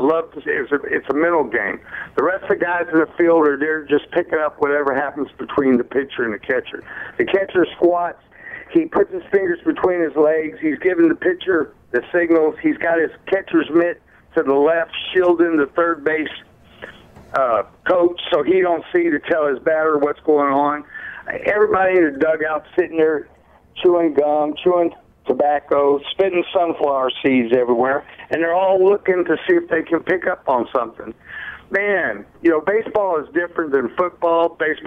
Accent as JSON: {"language": "English", "town": "Galveston", "region": "Texas", "country": "United States", "tie": "born or raised there", "lives_now": "Louisiana, United States", "said": "I'm a Texan. I'm a Galveston born, just south of Houston. Grew up watching the Astros"}